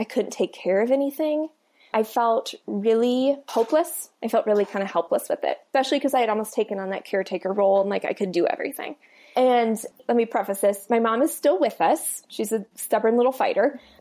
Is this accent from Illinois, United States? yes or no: no; Iowa, United States; I grew up in Iowa, Midwest, represent.